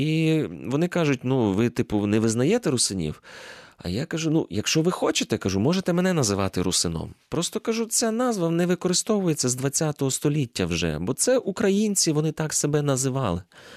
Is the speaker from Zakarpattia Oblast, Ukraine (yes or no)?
yes; Mukachevo, Zakarpattia Oblast, Ukraine; ще коли я виріс в Мукачеві, в мене там батьки мешкають